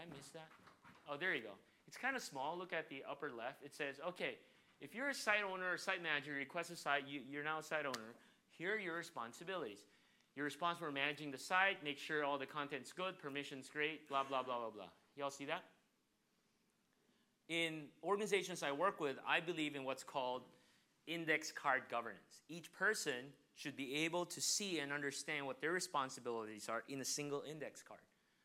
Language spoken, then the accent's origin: English; United States; I'm ashamed to say I haven't read the U.S. Constitution, being an American.